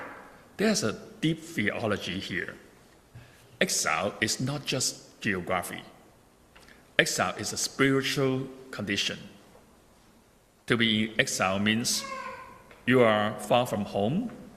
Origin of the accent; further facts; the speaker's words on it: Hong Kong; I'm from Hong Kong.